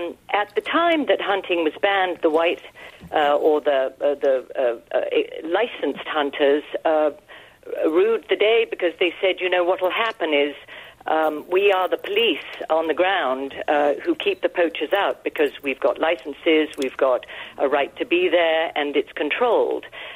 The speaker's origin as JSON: {"language": "English", "region": "Nairobi", "country": "Kenya", "tie": "born or raised there", "said": "I grew up in Kenya. Nairobi was my hometown."}